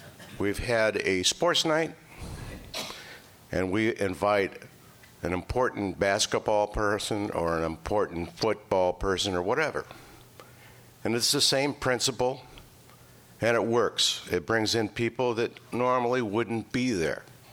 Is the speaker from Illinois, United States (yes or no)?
yes; Chicago, Illinois, United States; By the way, originally from Chicago area.